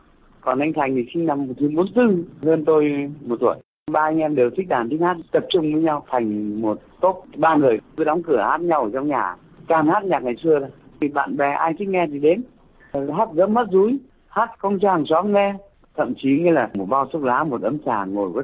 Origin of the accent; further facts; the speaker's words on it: Hanoi, Vietnam; Tôi sinh ra lớn lên ở Hà Nội